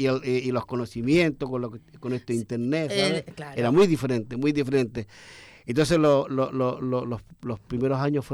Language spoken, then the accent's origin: Spanish; Viña del Mar, Valparaíso, Chile; y que yo soy de Viña del Mar.